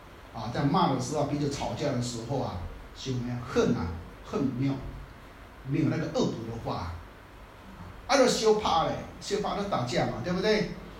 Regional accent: Taiwan; 在台湾啊，我闽南人讲一句话

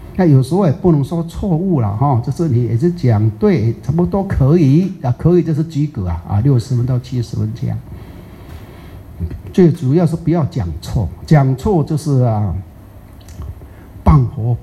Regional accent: Taiwan; 如果以我们台湾话来讲的话

